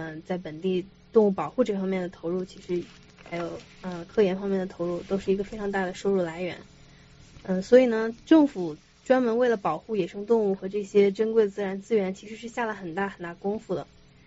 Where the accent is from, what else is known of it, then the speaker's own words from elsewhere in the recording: Xinxiang, Henan, China; 我在国内的家乡，就是我的家乡是河南的新乡，是一个小城市在河南省